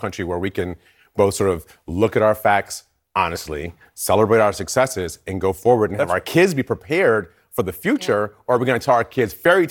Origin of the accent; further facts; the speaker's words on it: Detroit, Michigan, United States; I mean, you know, my family, I grew up in Detroit.